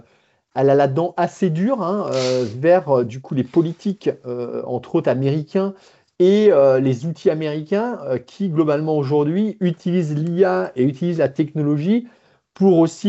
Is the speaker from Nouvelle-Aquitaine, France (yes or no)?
no; Brittany, France; puisqu'on est breton, on est dans le Grand Ouest.